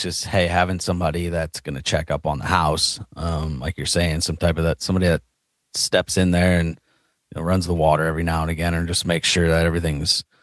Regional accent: St. Louis, Missouri, United States; And a lot of homes in St. Louis, as we know, and we're both from St. Louis, there's a lot of brick around here.

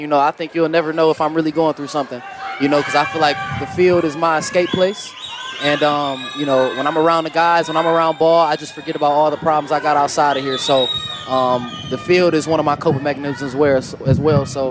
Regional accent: Detroit, Michigan, United States; I'm from Detroit, so...

